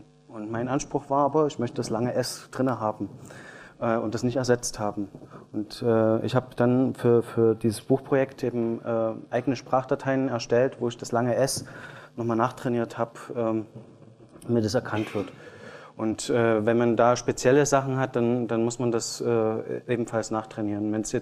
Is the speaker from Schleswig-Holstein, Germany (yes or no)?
no; Leipzig, Saxony, Germany; also ich komme ja aus Leipzig